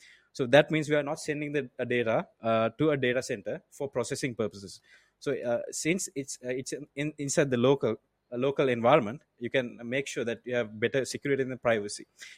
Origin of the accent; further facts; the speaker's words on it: Sri Lanka; also born or lived in China; I'm originally from Sri Lanka in Asia. So I was born here. I went to high school here. And then I moved to China to do my bachelor's.